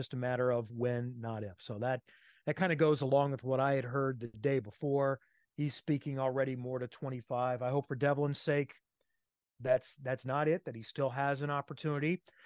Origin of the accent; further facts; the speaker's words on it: Singapore; It's a proud moment for me as a Singaporean.